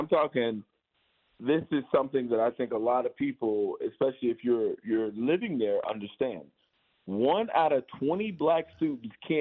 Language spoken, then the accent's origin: English; Chicago, Illinois, United States; I mean, I'm from Chicago, so I keep my head on the swivel